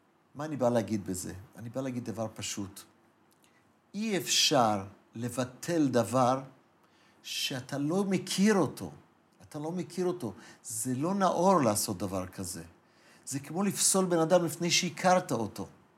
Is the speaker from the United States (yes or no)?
yes; United States; Hebrew is a second language; בתור אמריקאי שיודע אנגלית